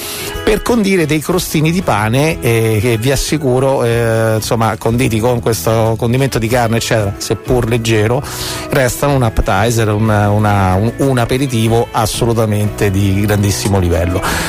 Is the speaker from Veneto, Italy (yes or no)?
no; Emilia-Romagna, Italy; da vera romagnola